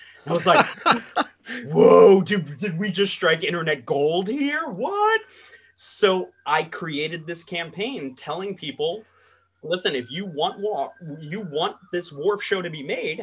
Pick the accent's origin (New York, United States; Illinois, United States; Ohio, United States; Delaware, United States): New York, United States; Staten Island; hey, I'm a kid from Staten Island who is probably, I was 18 at the time, 19 at the time.